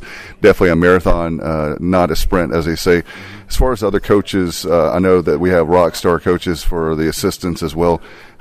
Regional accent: Williamson, North Carolina, United States; I'm from Williamson, you're from Robertsonville

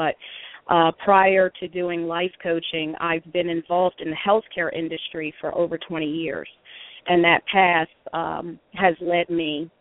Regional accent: New Jersey, United States; I'm from the Southeast New Jersey area, which is about 20 minutes outside of Atlantic City, New Jersey.

